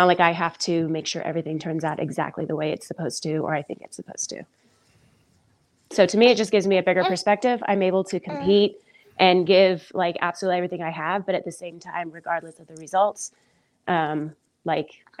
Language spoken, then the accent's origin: English; Texas, United States; also born or lived in Arizona; Mostly, yeah. Mostly grew up in Texas.